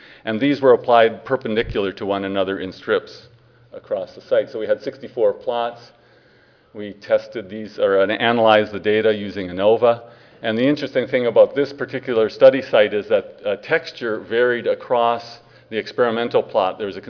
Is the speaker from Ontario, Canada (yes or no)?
yes; Ottawa, Ontario, Canada; I'm from Ottawa, Ontario